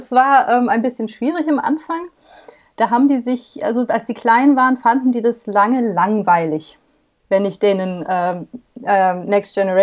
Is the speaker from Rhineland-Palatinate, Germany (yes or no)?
yes; Rhineland-Palatinate, Germany; ich bin 43 Jahre alt und ich komme aus der Nähe von Mainz.